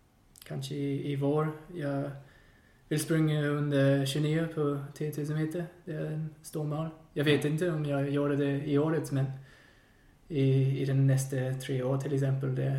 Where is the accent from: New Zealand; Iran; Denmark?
New Zealand; now in Sweden; Det är svårt att bo så långt från min hemstad, eller hemland.